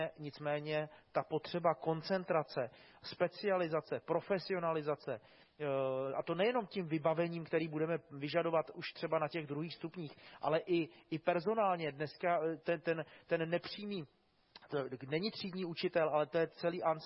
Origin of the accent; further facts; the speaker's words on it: Jihlava, Vysočina Region, Czechia; Já jsem vyrůstal v Jihlavě